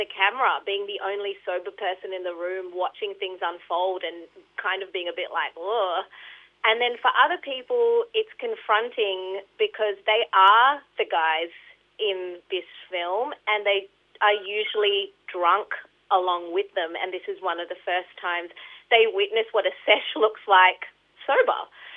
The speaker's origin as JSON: {"language": "English", "country": "India", "moved": "yes", "lives_now": "Australia", "said": "I'm an Indian immigrant, I'm a woman"}